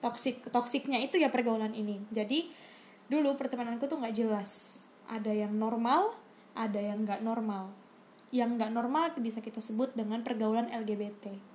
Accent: Surabaya, East Java, Indonesia; now in Jakarta, Indonesia; aku kan dari Surabaya. Maksudnya Surabaya itu juga kota besar yang notabene gak jauh beda sama Jakarta.

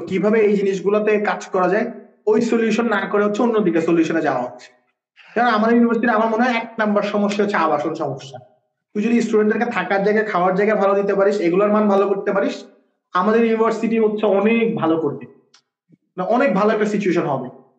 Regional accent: Gopalganj, Dhaka Division, Bangladesh; now in Chittagong, Bangladesh; মজার ব্যাপারটা হচ্ছে আমার গ্রামের বাড়ি গোপালগঞ্জ

